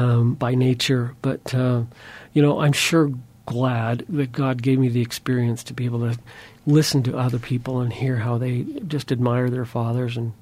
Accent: Huntsville, Utah, United States; growing up in a small town, I grew up in Huntsville, Utah, small town

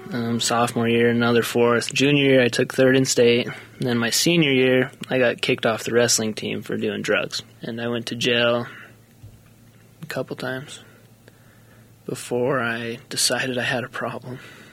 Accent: Cedar City, Utah, United States; born there; I'm 19. I was born in Cedar City.

